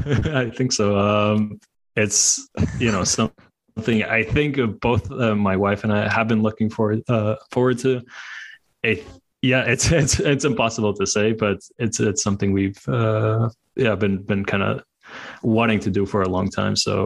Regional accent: Latvia; now in Hungary; I'm 31. I'm from Latvia. I'm now based in Hungary.

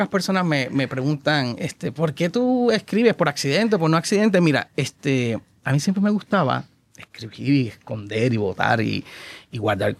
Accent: Barceloneta, Puerto Rico; No, en una escuela especializada en mi pueblo, Barceloneta.

